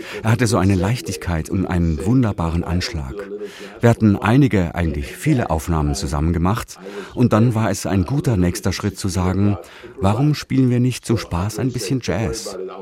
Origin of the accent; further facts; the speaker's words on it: Israel; Aber ich hatte während meiner Kindheit in Israel schon viel Klezmer-Musik gehört.